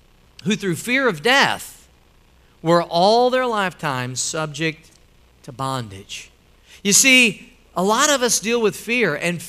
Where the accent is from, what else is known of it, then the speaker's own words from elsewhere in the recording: Midwest, United States; I'm from the Midwest. We dealt with tornadoes. Out here is hurricanes a lot.